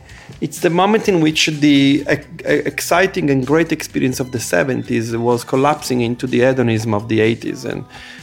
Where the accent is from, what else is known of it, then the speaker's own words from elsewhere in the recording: Ethiopia; My mother is Algerian, but she spoke to us in French. We grew up in Ethiopia. They were talking Italian, Ethiopian, Amharic, French and English.